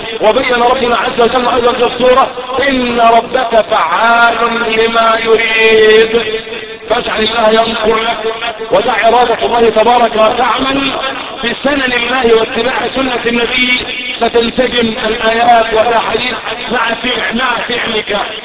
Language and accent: Arabic; Egypt; اللهم احفظ بلدنا مصر يا رب العالمين, اللهم احفظ بلدنا مصر وسائر بلاد المسلمين